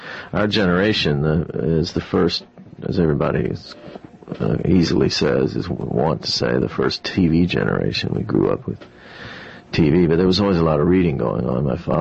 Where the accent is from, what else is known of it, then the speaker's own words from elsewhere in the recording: Fort Benning, Georgia, United States; born there; I was born in Fort Benning, Georgia. My father was in the army.